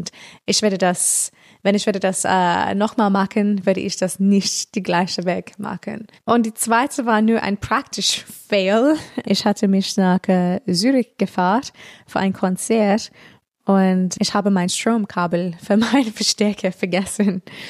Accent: Australia; German is a second language; Und in Australien, das ist einfachste in meiner Heimat, weil dann sage ich, oh, ich bin eine europäische Künstlerin, aber ich komme aus hier.

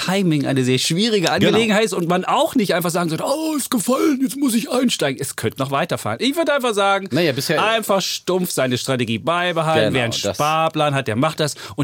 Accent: East Germany, Germany; Da bin ich ein Ossi.

